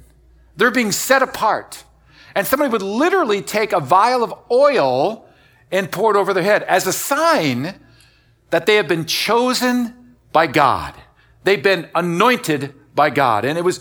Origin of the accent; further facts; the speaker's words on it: Wisconsin, United States; now in Miami, United States; My wife and I are both originally from the Midwest. I'm from Wisconsin. My wife is from Iowa. And you know, we're wired a little differently. I was born on a dairy farm, but really I'm a kind of a city boy at heart.